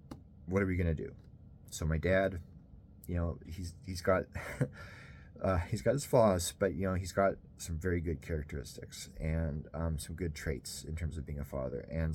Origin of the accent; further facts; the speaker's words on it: Canada; I'm from Canada. I live in Winnipeg, which means if you look on a map, I'm like literally my city is like smack dab in the middle of North America.